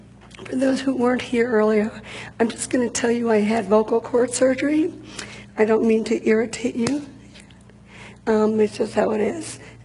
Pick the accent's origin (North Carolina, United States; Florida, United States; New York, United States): New York, United States; Growing up in New York, my sister and I were really excited.